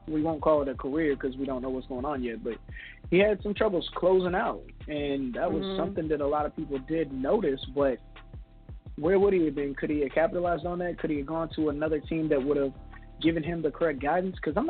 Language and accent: English; Louisville, Kentucky, United States; I mean, so I'm from Kentucky. I'm from Louisville.